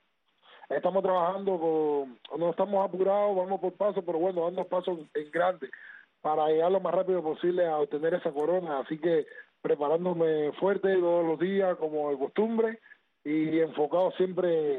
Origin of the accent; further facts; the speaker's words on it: Camagüey, Cuba; born there; Yo nací en el barrio, en Camagüey, el barrio Florirán Quirós, nací ahí.